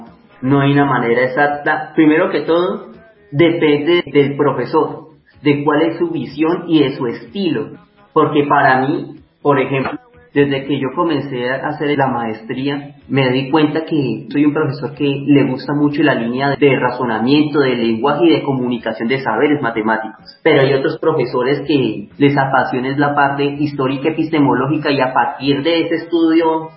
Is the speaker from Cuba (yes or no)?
no; Colombia; como muchos colombianos